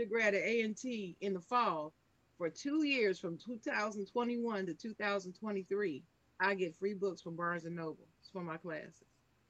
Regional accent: Ohio, United States; Got to represent the Buckeye State. He's from Columbus, Ohio, an hour from my hometown.

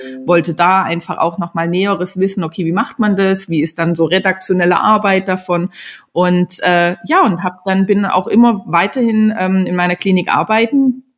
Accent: Dresden, Saxony, Germany; now in Berlin, Germany; dass ich unter der Woche Berlinerin bin und in Berlin lebe und am Wochenende in Dresden, in meiner Heimat.

